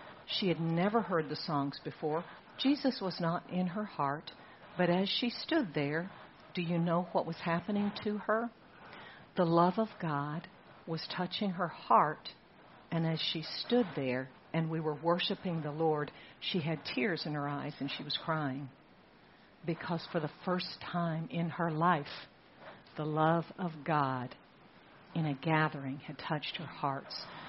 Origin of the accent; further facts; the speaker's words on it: Singapore; When I was growing up in Singapore